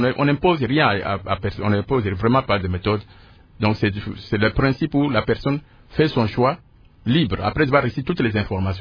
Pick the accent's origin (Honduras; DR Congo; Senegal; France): DR Congo; Moi, je suis né à RDC, j'ai grandi à RDC.